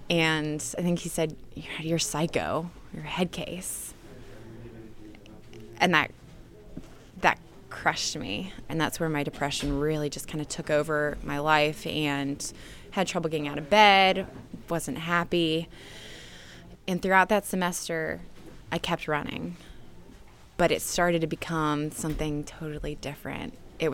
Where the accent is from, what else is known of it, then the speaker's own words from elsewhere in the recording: Nashville, Tennessee, United States; I am 26 years old, and I'm from Nashville, Tennessee.